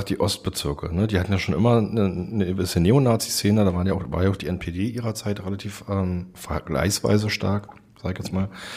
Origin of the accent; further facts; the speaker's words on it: Pankow, Berlin, Germany; weil ich komme ja selber aus Pankow.